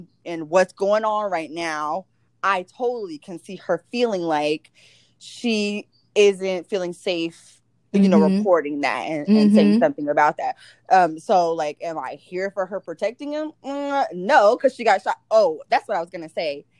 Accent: Los Angeles, California, United States; I'm from Los Angeles, South Central. Like, that's where I'm from.

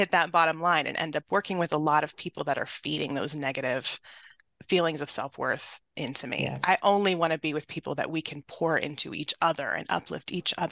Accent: Midwest, United States; I grew up working class in the Midwest

